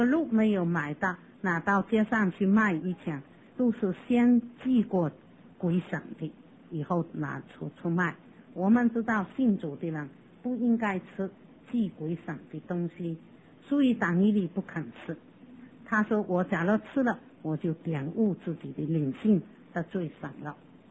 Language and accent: Chinese; China; 那么我就记得我是中国人，我要好好的荣耀我的国家，不要丢脸